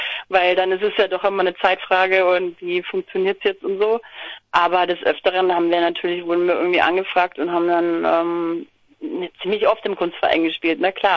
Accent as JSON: {"language": "German", "town": "Nuremberg", "region": "Bavaria", "country": "Germany", "lives_now": "Leipzig, Germany", "said": "Genau, ursprünglich bin ich auch aus Nürnberg. Jetzt aktuell bin ich in Leipzig, aber eigentlich bin ich, genau, war ich ganz, ganz viele Jahre in Nürnberg"}